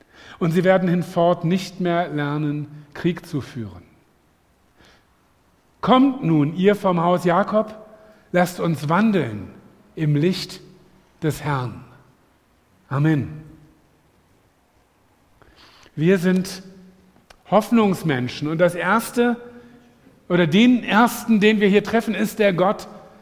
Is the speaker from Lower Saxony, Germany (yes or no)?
yes; Lower Saxony, Germany; Sag ich als Niedersachse